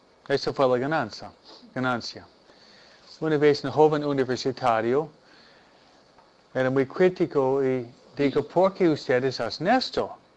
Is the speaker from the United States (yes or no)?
yes; United States; born there; Spanish is a second language; Pero yo digo, yo soy americano, yo soy muy crítico de mi cultura. Yo nací aquí.